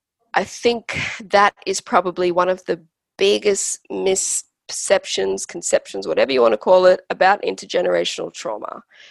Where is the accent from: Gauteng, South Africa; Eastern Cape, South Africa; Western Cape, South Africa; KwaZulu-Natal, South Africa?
Western Cape, South Africa; Growing up in the Cape, you know, death, in particular, death by suicide is considered normal.